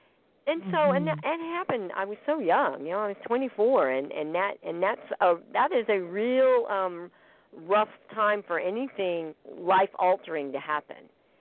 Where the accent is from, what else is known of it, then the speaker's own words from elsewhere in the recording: Missouri, United States; I grew up in Missouri, so we got lots of those kind of sayings.